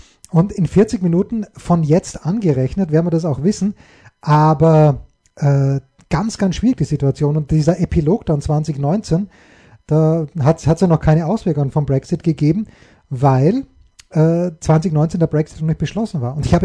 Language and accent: German; Styria, Austria; now in Munich, Germany; A steht hier, also in der Steiermark, wo ich herkomme, der ASK ist der Arbeitersportclub, aber wir sind ja in München.